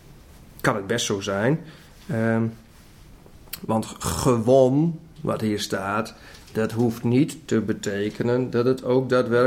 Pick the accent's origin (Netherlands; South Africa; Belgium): Netherlands; Want wij als Nederlanders, wij gaan er dan ook maar even vanuit dat wij allemaal van hetzelfde bloed zijn als Nederlanders.